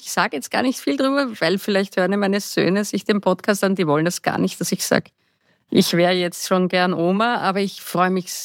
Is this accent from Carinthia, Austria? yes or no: no; Vienna, Austria; also born or lived in Perchtoldsdorf; Ich komme ursprünglich aus Wien und jetzt Berchtoldsdorf, also das war so immer die Heimat, Rodon, Wien und Berchtoldsdorf, wo ich dann als Jugendliche hingezogen bin mit meinen Eltern.